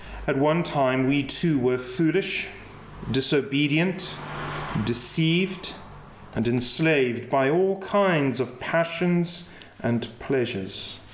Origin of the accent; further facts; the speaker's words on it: London, United Kingdom; born there; moved away; also born or lived in Zimbabwe / United States / South Africa; And originally, I'm a Londoner, born in South London, but I don't sound like a Londoner.